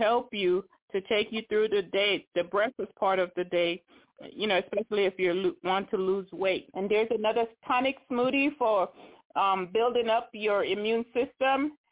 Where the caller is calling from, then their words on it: Tennessee, United States; I'm calling from Tennessee.